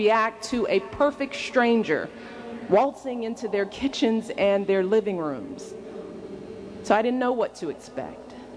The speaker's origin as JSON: {"language": "English", "region": "Illinois", "country": "United States", "tie": "born or raised there", "said": "it feels like I've spent more time in this state than in anywhere besides my home state of Illinois and, of course, Washington, D.C."}